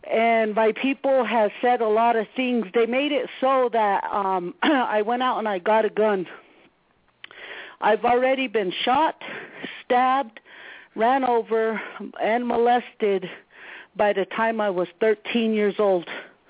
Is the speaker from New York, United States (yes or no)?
no; Wounded Knee, South Dakota, United States; I come from Wounded Knee.